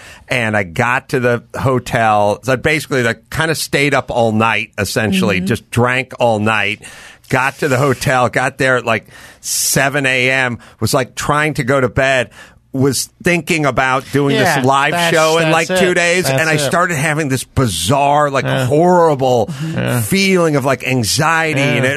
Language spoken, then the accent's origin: English; North Hollywood, California, United States; I'm from North Hollywood. There's no panic attacks.